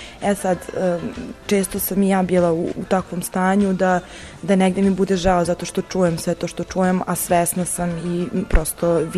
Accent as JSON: {"language": "Serbian", "town": "Kruševac", "region": "Šumadija and Western Serbia", "country": "Serbia", "lives_now": "Belgrade, Serbia", "said": "ja inače dolazim iz Kruševca, ali sam trenutno u Beogradu na fakultetu i studiram psihologiju."}